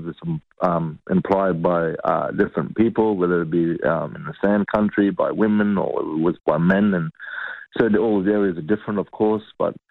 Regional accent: Queensland, Australia; I'm from North Queensland and my mob is Takalaka.

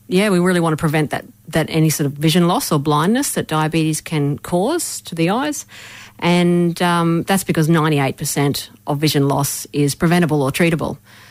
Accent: Rockhampton, Queensland, Australia; now in Brisbane, Australia; I'm from Rocky originally, grew up there on Darumbal country, and I moved down to Brisbane in about 95, so been down here for quite a while now.

